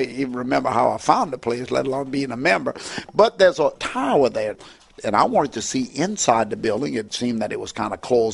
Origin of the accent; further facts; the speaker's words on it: Louisiana, United States; I said, no, I'm from Louisiana, and this is a beautiful place.